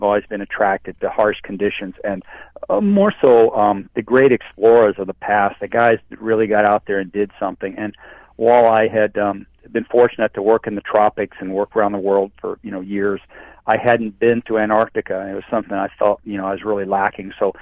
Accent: Iowa, United States; I grew up in the Midwest and in Iowa, which was cold.

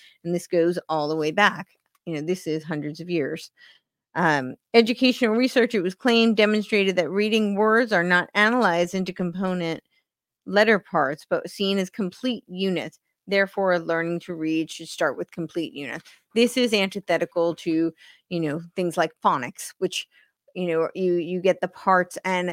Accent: New York, United States; I actually, I grew up right outside New York City. My neighbor who lived across the street from me went to Horace Mann.

